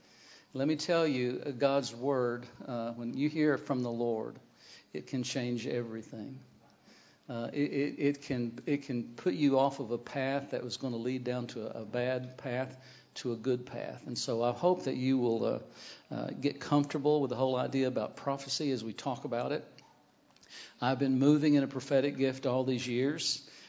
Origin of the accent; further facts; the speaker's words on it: Arkansas, United States; That really is the truth. I don't know what my mom was thinking, but I'm from Arkansas, which is in the southern part of the United States.